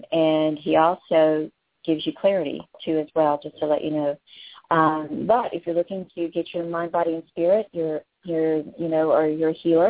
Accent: the South, United States; I say little because I'm from the South

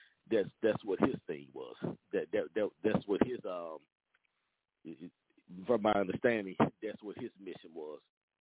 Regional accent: Monroe, Louisiana, United States; I'm from that area. I'm from Monroe, Louisiana, right outside of Grambling, about an hour away.

